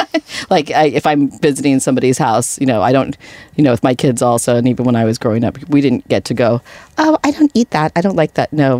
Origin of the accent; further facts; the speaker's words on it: San Francisco, California, United States; And I'm like, I'm from California. I'm from San Francisco. We're different than the rest of the country.